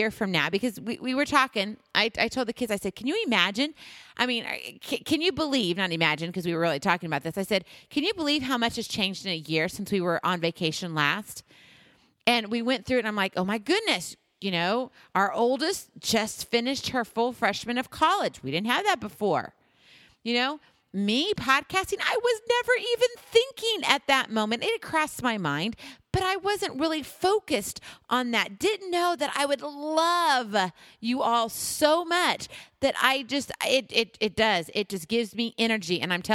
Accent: Hawaii, United States; And if you know, I am from Hawaii, so the beach is definitely, it's got me.

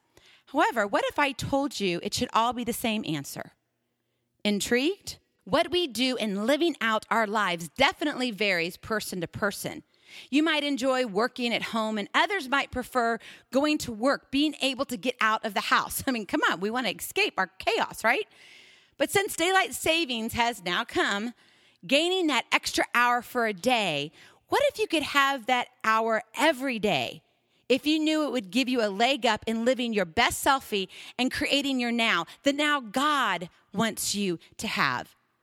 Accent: Hawaii, United States; Now, I'm from Hawaii, remember? We don't have time zone changes.

